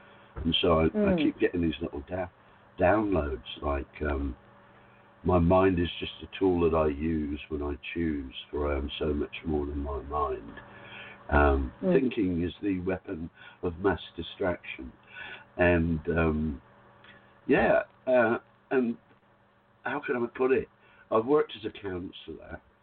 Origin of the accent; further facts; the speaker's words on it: England, United Kingdom; now in Australia; I was born and raised in England, but I'm now living in Australia, and I know that this is home.